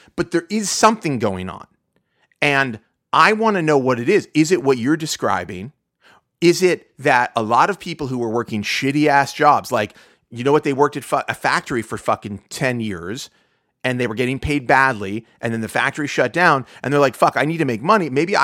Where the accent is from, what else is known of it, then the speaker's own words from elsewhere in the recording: Pittsburgh, Pennsylvania, United States; I'm from Pittsburgh. I know people live in Pittsburgh and their rent's like $800.